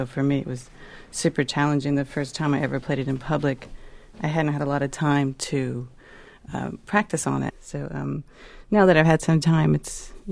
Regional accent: Arizona, United States; I grew up in Arizona as a kid, and nobody has attics or basements in Arizona. But we had this crawl space on top of this ranch-style house

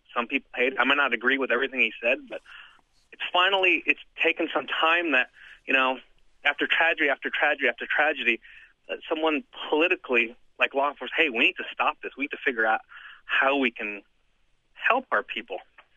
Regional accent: Tucson, Arizona, United States; I grew up here in Tucson. My parents live right down the street from the Safeway.

